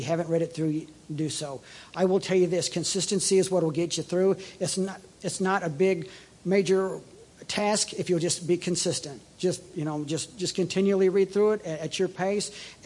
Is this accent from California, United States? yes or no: yes; Coronado, California, United States; You know, when we grew up in California, one of the nicest things, my dad was in the Navy 31 years, and we lived on Coronado on the beach down there